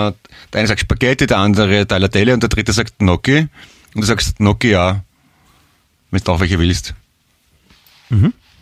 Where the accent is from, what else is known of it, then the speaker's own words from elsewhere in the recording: Vienna, Austria; Wiener, du bist Tourist.